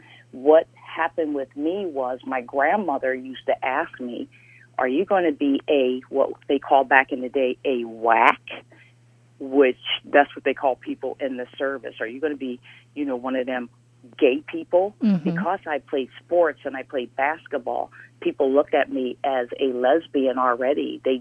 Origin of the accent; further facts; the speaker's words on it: Norristown, Pennsylvania, United States; I was born and raised in Norristown, Pennsylvania. That's outside of Philadelphia.